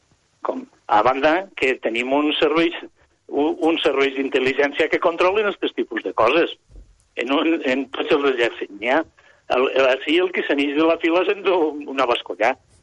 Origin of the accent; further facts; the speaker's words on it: Morella, Valencian Community, Spain; Mira, jo parlo català, soc català, no és que parla català, és que soc català no parlant. Jo soc morellà.